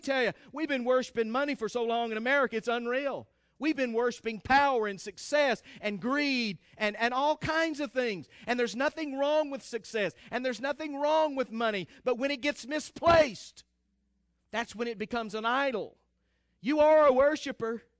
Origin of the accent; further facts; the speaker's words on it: Texas, United States; I am a Texan. And if you were to cut me open, I would bleed Texas.